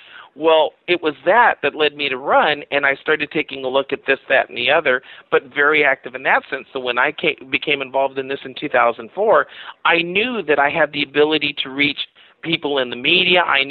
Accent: Baldwin Park, California, United States; Baldwin Park, California, we call it Helltown, USA. You know, I was a kid from Helltown, USA.

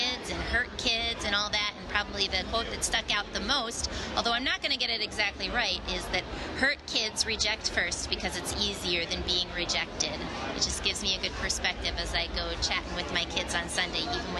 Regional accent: Scranton, Pennsylvania, United States; I'm from Scranton, Pennsylvania, and I am the Family Ministries Director at Parker Hill Church.

